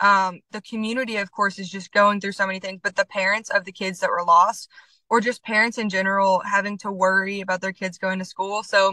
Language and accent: English; Dandridge, Tennessee, United States; And I think because I grew up in Dandridge and it's such a small town, I was kind of afraid to dream bigger.